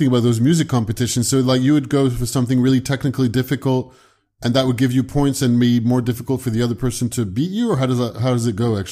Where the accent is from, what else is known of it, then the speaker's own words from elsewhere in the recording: France; because I grew up in France and I don't know from the US